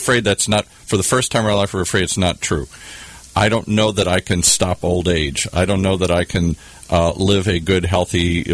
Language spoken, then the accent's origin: English; Midwest, United States; Where I grew up in the Midwest, we've been abandoned, we've been forgotten, we've been overlooked.